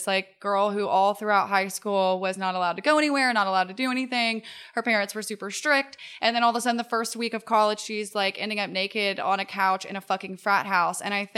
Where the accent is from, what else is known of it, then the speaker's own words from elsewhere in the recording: the South, United States; especially growing up in the South, where I grew up around people who had to lie to their parents constantly